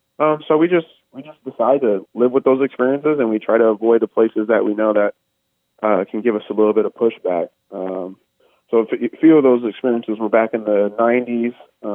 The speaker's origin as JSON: {"language": "English", "town": "Des Moines", "region": "Iowa", "country": "United States", "tie": "born or raised there", "said": "Growing up on the east side, I was a victim of a hate crime."}